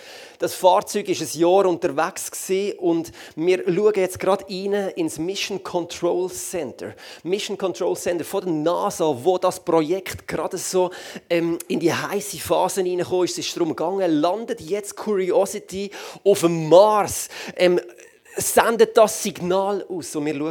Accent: Basel, Switzerland; ich bin aus dem ICF Winterthur, aber ich bin ursprünglich aus der Region Basel.

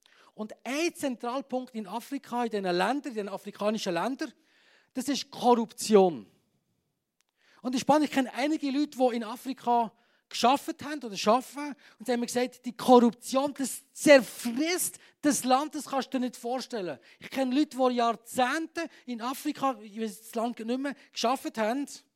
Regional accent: Switzerland; Was geht in unserem Naturell ab, wenn wir das lesen als Schweizer?

